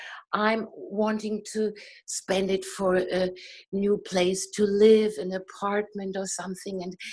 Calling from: Germany; English is a second language; I'm calling from Germany.

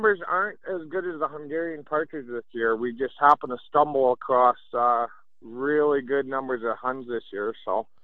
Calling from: Grand Prairie, Alberta, Canada; I'm calling from Grand Prairie, Alberta.

